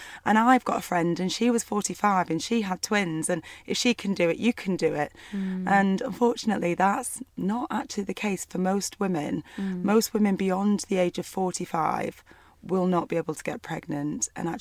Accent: Burnley, North West England, United Kingdom; I grew up in Burnley in a small town in the northwest of England.

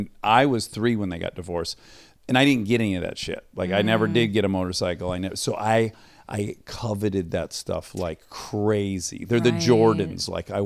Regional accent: Detroit, Michigan, United States; I'm from the Detroit area.

